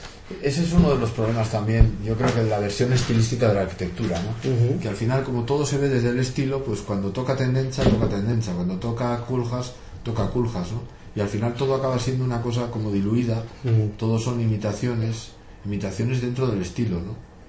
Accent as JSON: {"language": "Spanish", "town": "San Sebastián", "region": "Basque Country", "country": "Spain", "said": "A mí San Sebastián no soy profeta en mi tierra"}